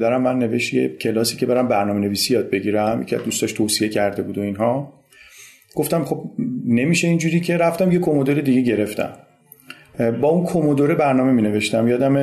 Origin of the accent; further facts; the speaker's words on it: Tehran, Tehran Province, Iran; born there; 14 مرداد 57 و متولد تهرانم، ساکن تهرانم